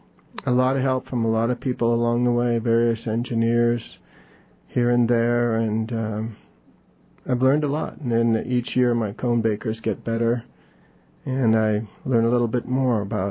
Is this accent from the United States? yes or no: yes; Alaska, United States; And growing up in Tlingit country, I'm really feel lucky to have been close